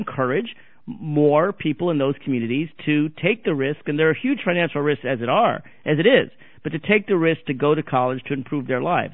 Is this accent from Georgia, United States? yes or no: no; Tennessee, United States; but from kids from my home state of Tennessee